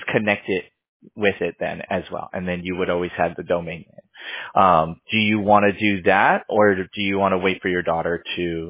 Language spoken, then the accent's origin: English; California, United States; So we're based out of California. I'm from California, born and raised.